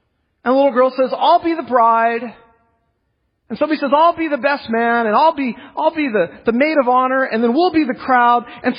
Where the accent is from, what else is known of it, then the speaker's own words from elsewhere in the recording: Scotland, United Kingdom; I'm Scottish, but I don't have the accent, right?